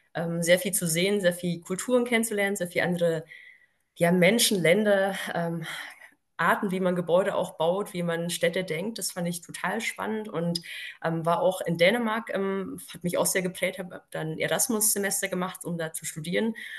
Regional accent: Bavaria, Germany; born there; moved away as an adult; now in Hamburg, Germany; Ich bin in Bayern geboren. Das hört man mir gar nicht mehr so stark an. Ich hatte einen relativ starken Dialekt

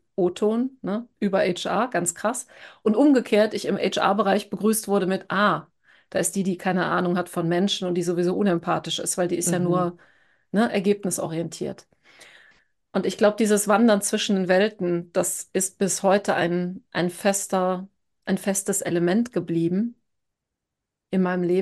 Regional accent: Rhineland, Germany; Also ich stamme tatsächlich ja aus dem Rheinland und bin nie wirklich länger da rausgekommen. Und ja, habe ganz normale Kindheit auf dem Land hier gehabt

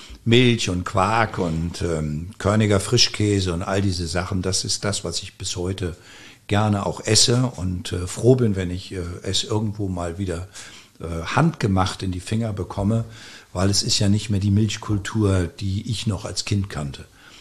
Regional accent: Rhineland-Palatinate, Germany; Ich komme aus Rheinhessen. Meine Familie mütterlicherseits kommt aus Rheinhessen

